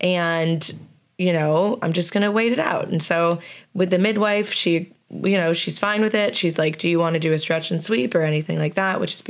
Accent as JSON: {"language": "English", "country": "Canada", "said": "being that I'm a Canadian citizen and we have plans to kind of relocate back to Canada, have the support of my family and friends here"}